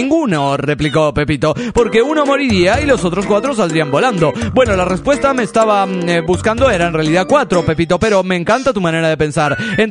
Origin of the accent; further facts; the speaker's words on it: Naucalpan, State of Mexico, Mexico; de Naucalpán, Estado de México.